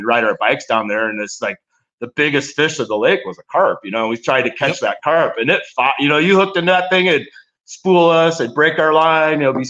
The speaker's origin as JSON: {"language": "English", "region": "Nebraska", "country": "United States", "tie": "born or raised there", "said": "growing up in Nebraska, you're born into the outdoors."}